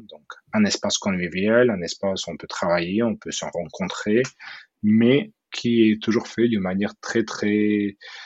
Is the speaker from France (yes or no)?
no; Odesa, Odesa Oblast, Ukraine; French is a second language; moved away; also born or lived in Kyiv / Moscow / Seattle; je viens de l'Ukraine, d'Odessa, mais entre-temps, déjà en Ukraine, j'ai vécu à Odessa, à Kiev, après j'ai vécu en Russie, à Moscou, j'ai vécu un peu aux US, à Seattle.